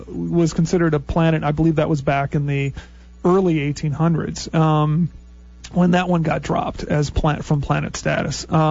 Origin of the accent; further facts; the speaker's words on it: Burnsville, Minnesota, United States; my local town claim to fame was that prostitute number two in Fargo was from my hometown, Burnsville.